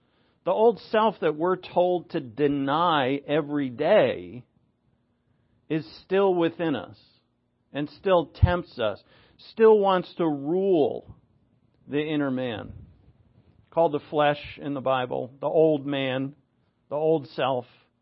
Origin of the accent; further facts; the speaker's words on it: New England, United States; This is me. I'm from New England. This is how we all are in New England, by the way.